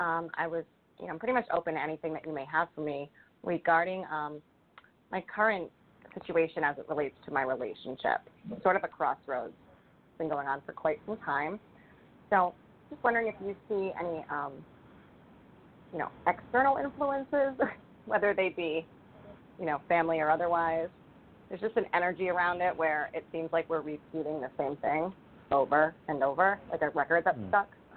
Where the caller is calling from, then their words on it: Rhode Island, United States; I'm calling in from Rhode Island.